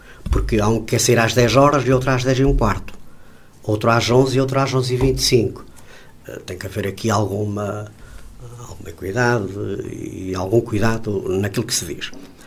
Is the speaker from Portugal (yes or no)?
yes; Viana do Castelo, Portugal; É um orgulho para todos nós, e como vianense, acho que todos nós devemos estar orgulhosos desta menção honrosa que ontem foi atribuída ao município de Viana do Castelo.